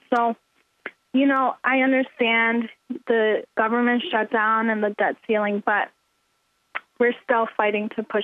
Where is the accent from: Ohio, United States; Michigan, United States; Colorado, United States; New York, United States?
Michigan, United States; Walled Lake; Growing up, I grew up in Walled Lake, Michigan.